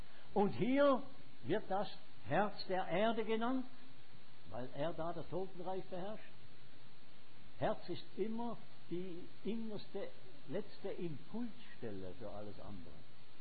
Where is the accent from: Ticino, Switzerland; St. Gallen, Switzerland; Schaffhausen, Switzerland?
Schaffhausen, Switzerland; Ich habe mal als Bub in Schaffhausen, eine Badanstalt im Rhein, habe ich mich da gerade hingelegt